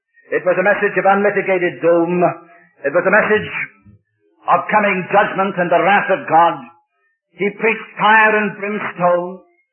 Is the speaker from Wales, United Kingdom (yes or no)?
yes; Wales, United Kingdom; I come from South Wales, you know, in just before my time in Wales.